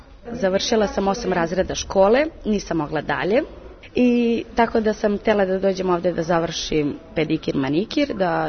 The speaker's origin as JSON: {"language": "Serbian", "region": "Belgrade", "country": "Serbia", "said": "dolazim iz Beograda, živim na Karaburmi, imam 18 godina."}